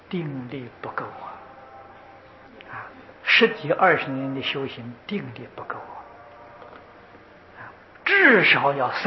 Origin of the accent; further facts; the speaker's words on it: China; 我们中国人讲厚积薄发了